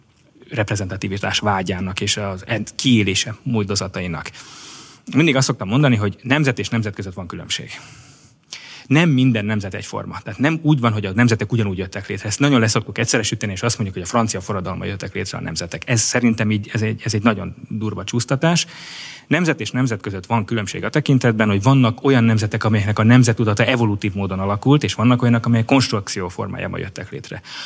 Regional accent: Hungary; ami között csak mi teszünk különbséget magyarként macedón és makedón között

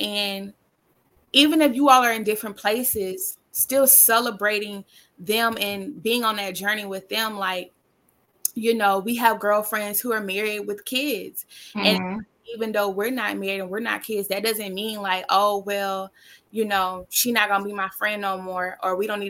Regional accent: Mobile, Alabama, United States; now in New York, United States; even though I'm from Mobile, Alabama, I'm a very proud Southern girl, and I'm not about to come to New York and like change my accent

